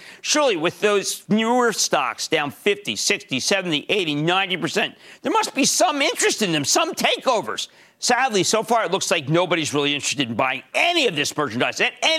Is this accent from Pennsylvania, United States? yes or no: no; New Jersey, United States; Gary in my home state of New Jersey.